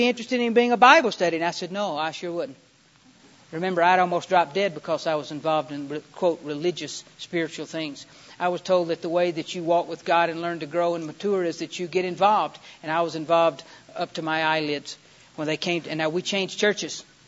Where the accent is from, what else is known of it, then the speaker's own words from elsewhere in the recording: the South, United States; accent: Southern; And I'm sorry, I'm from the South, and if you couldn't tell that, I've lost all of my accent.